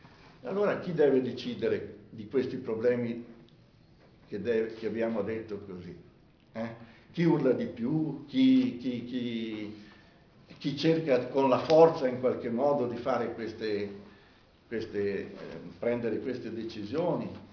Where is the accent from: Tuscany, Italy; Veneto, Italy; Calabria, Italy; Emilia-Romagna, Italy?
Veneto, Italy; Venice; born there; Io sono quello che sono perché sono nato a Venezia in un determinato tempo, in un determinato luogo, in una determinata cultura.